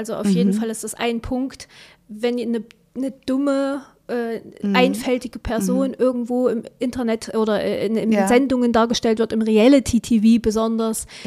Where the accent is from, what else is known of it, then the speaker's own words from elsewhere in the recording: eastern Germany, Germany; Ich komme aus dem Osten. Natürlich wähle ich nicht die AfD.